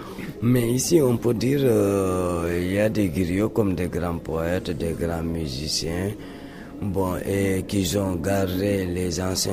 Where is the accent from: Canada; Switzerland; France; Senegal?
Senegal; born there; Je suis griot de la famille Mandingue. Je suis d'origine du Mali, mais je suis sénégalais. Mon papa est né au Sénégal et moi aussi je suis né au Sénégal.